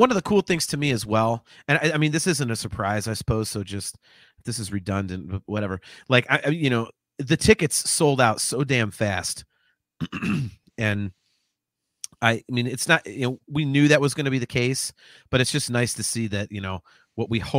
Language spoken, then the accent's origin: English; Midwest, United States; But then again, I'm a Midwesterner, so all the hustle and bustle and high prices are not my jam.